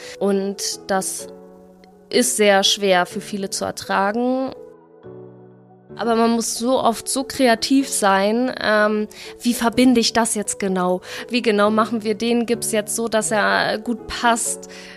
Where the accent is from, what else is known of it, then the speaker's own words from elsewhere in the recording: Berlin, Germany; now in Hanover, Germany; bin dann aber doch in Hannover kleben geblieben. Eigentlich komme ich nämlich aus Berlin und wollte nur 2 Jahre in Hannover bleiben. Ja, jetzt sind es schon 4.